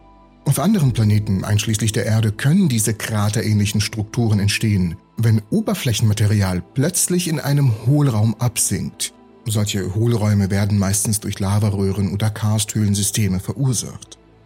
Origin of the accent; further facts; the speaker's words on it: Siberia, Russia; Ich bin in Sibirien aufgewachsen